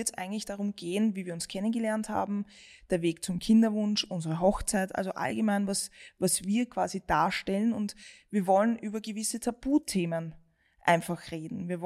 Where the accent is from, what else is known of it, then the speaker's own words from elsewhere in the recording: Vienna, Austria; born there; Ich bin 32 Jahre alt. Ich bin in Wien geboren.